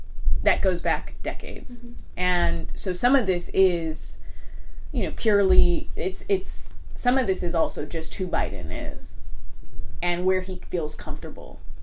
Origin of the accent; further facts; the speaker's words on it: West Coast, United States; I mean, I'm from the West Coast, but I now own a house on the East Coast.